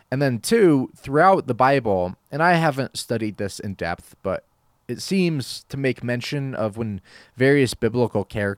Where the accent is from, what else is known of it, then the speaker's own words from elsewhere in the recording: Colorado, United States; I grew up here in Colorado, and because of that, New Jersey and Colorado, they both have a special place in my heart.